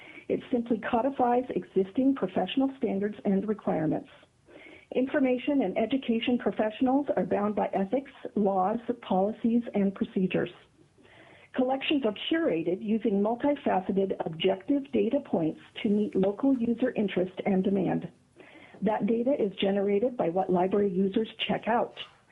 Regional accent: Palmer, Alaska, United States; I'm from Palmer, representing myself.

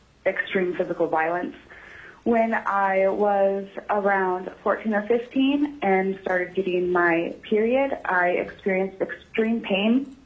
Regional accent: Eagle River, Alaska, United States; now in Brooklyn, United States; I was born and raised in Eagle River, Alaska, but I currently live in Brooklyn, New York.

